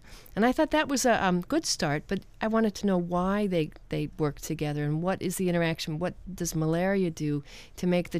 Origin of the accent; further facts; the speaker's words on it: Ireland; I always like to say he was Irish because I'm Irish.